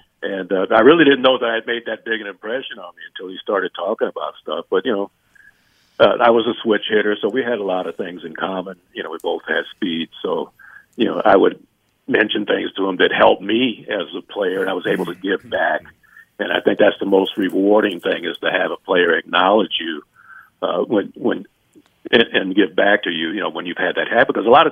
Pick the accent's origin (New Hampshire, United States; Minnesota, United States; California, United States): California, United States; Compton; got to play my hometown Dodgers, where I grew up at, out in Compton, California.